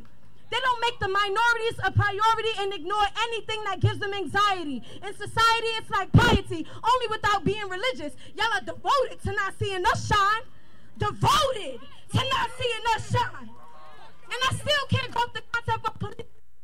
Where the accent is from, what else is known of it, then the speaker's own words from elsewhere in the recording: New York City, New York, United States; I'm from the Bronx, New York. I am 22 years old, out here repping for the best.